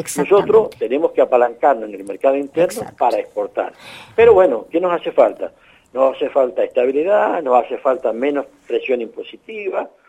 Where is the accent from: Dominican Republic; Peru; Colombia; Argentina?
Argentina; somos argentinos